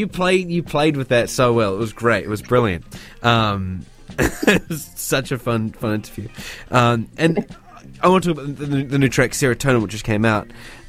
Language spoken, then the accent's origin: English; Invercargill, Southland, New Zealand; I'm originally from Invercargill.